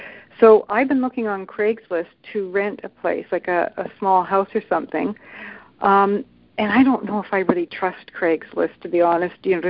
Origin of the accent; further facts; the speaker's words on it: Canada; So I'm a Canadian